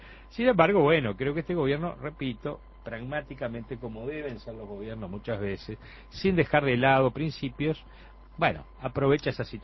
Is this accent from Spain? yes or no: no; Uruguay; Yo como uruguayo me siento mal